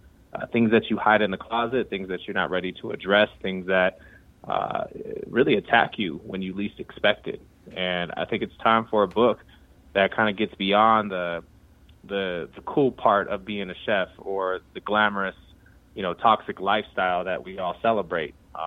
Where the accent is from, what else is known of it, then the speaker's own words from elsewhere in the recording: California, United States; growing up in Cali and losing my father at 10 years old